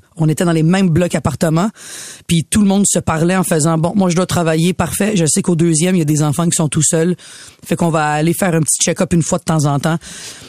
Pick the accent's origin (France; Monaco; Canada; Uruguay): Canada; Quebec; je baigne dans un milieu très québécois, très blanc, et je suis québécoise, et je suis très fière de l'être.